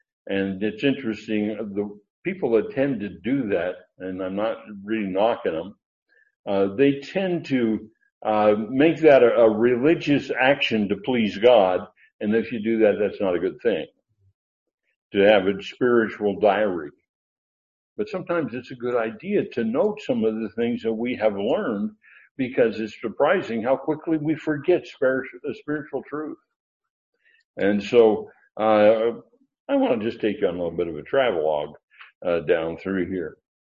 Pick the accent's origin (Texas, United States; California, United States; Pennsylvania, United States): California, United States; As a kid, we were raised on the California side of the line.